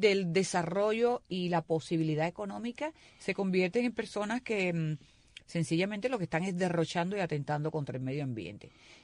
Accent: Cuba; porque la mayoría de todos nosotros somos cubanos.

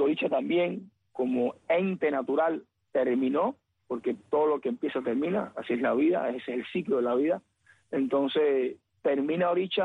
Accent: Cuba; yo llegué pensando como buen cubano

